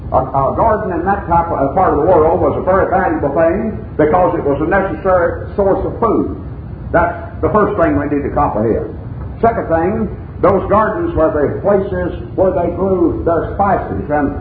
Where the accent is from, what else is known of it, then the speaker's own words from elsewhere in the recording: Texas, United States; But the geography of my home country in Texas is very much like that of the Bible land.